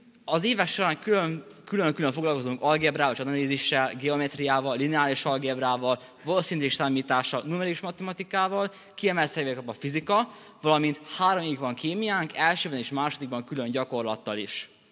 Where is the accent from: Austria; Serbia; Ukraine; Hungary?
Serbia; Kanjiža, Vojvodina; born or raised there